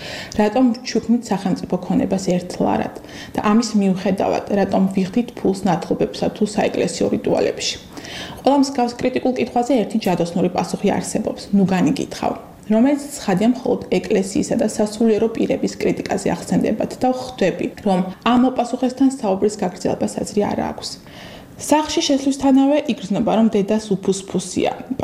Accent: Akhmeta, Kakheti, Georgia; born or raised there

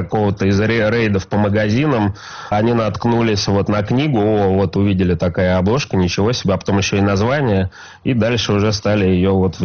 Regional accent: Moscow, Russia; я москвич, в Москве зарегистрирован

